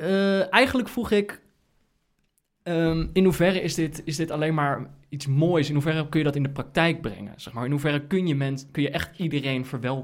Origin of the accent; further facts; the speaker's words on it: Netherlands; Maar ik vroeg me af, zeg maar, wat kunnen we daar als Nederlanders nog mee?